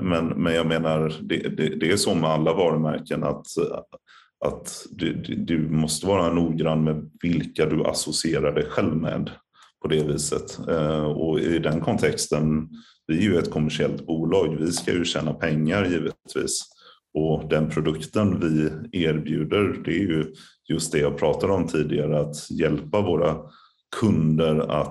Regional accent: Gothenburg, Västra Götaland County, Sweden; jag är göteborgare i själ och hjärta

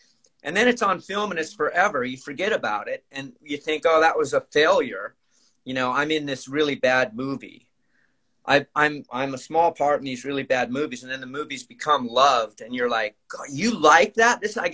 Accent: Los Angeles, California, United States; Because, I mean, I'm from Los Angeles.

